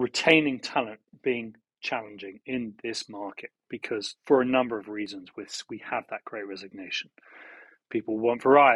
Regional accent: London, United Kingdom; I'm born and raised in London. It's a wonderful city. I will never leave it, but it is also a hard, tough city.

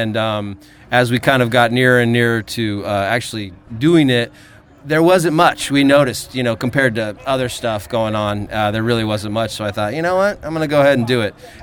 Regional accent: Las Vegas, Nevada, United States; born there; Oh, that's where I was born.

